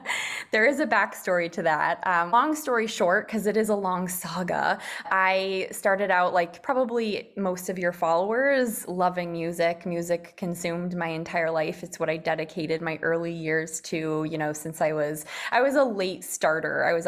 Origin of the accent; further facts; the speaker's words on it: Iowa, United States; but I transferred schools back to my home state of Iowa